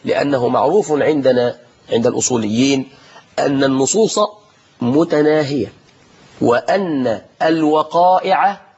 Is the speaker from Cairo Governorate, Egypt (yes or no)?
no; Mansoura, Dakahlia, Egypt; يعني عندنا في المنصورة حاجة اسمها جولات يومية